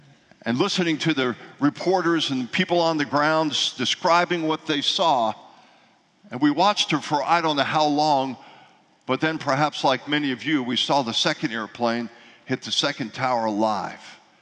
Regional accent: New York, United States; I grew up in New York, right outside of New York City on Long Island.

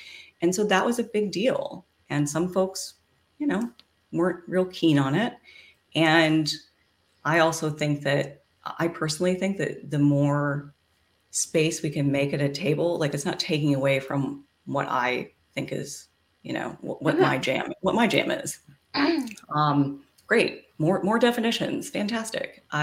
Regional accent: Midwest, United States; growing up in the Midwest, you know, hiding it from everybody. And I was like, oh my gosh, these people are so amazing. And then I moved to California.

